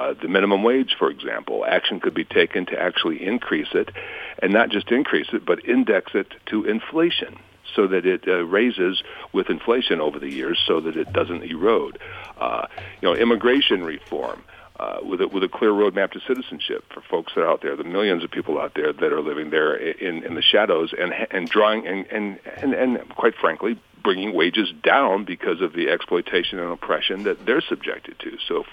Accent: Flint, Michigan, United States; when I say I grew up in Flint, Michigan when things were a lot better

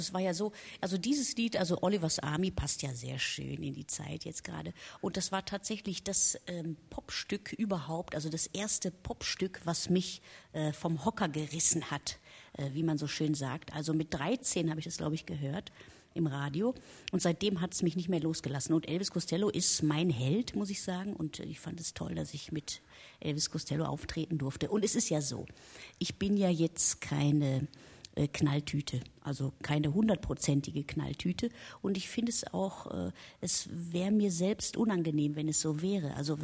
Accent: Hausen an der Wied, Rhineland-Palatinate, Germany; also born or lived in Neuwied; ich bin ja in erster Linie ein Kind des Ruhrgebiets. Also ich bin zwar geboren in Neuwied am Rhein, aber habe meine ersten 8 Jahre in Hausen an der Wied verbracht

